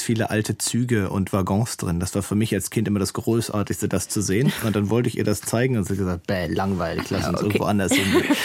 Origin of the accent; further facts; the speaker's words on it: Berlin, Germany; Ich kann das vielleicht bestätigen als Berliner.